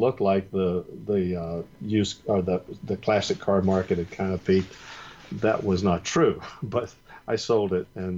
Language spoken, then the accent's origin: English; North Carolina, United States; I grew up in North Carolina in the 40s